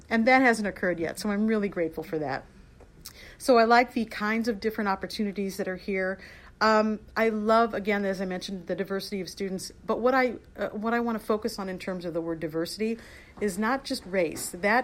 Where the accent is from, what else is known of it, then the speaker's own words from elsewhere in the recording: Chicago, Illinois, United States; And I grew up in the Chicagoland area. So actually, when I was offered the position here, it really felt like home for me